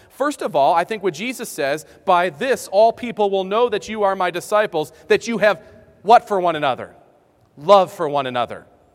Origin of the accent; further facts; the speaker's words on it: Grand Island, New York, United States; I grew up near Niagara Falls, and we'd swim, and I lived on an island called Grand Island.